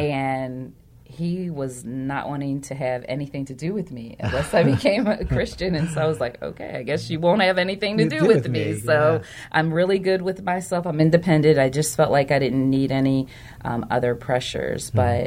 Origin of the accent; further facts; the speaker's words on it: Philadelphia, Pennsylvania, United States; More like North Philly, Germantown area.